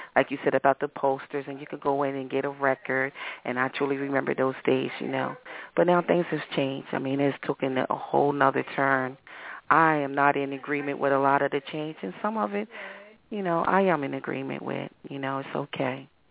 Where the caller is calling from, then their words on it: Wilmington, Delaware, United States; I'm calling from Wilmington, Delaware.